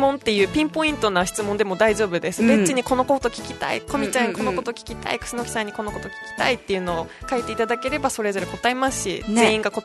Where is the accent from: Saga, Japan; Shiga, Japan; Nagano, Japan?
Saga, Japan; now in Okinawa, Japan; 私はあの地元の佐賀に はい、帰りますね。